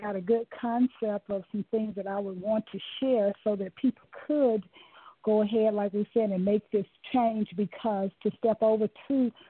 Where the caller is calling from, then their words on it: Atlanta, Georgia, United States; I'm calling from Atlanta, Georgia.